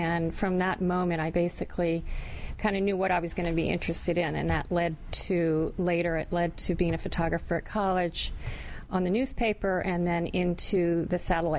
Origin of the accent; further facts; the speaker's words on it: Lincoln, Virginia, United States; From a tiny town called Lincoln, Virginia.